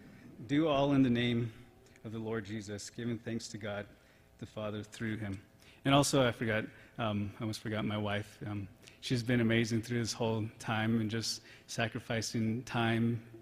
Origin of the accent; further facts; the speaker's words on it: New Mexico, United States; I'm from New Mexico, and my journey started here 3 years ago.